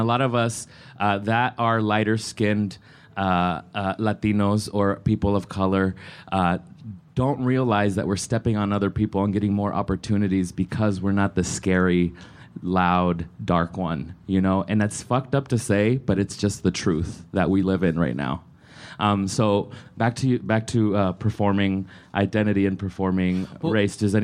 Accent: Las Vegas, Nevada, United States; so I grew up in Las Vegas, and it's a very diverse city

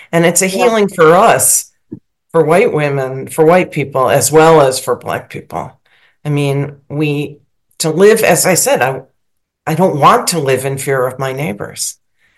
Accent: United States; as a white woman growing up in America, now I'm 61

